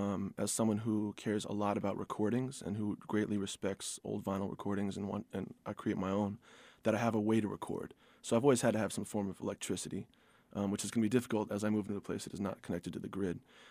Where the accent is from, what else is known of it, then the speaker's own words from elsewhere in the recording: East Coast, United States; And also growing up on the East Coast and being around Richie culture, I basically went to Times Square for fun every weekend.